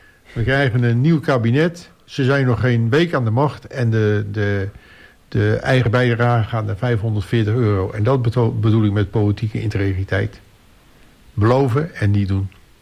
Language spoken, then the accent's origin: Dutch; Rotterdam, South Holland, Netherlands; Ik ben een Rotterdamse jongen.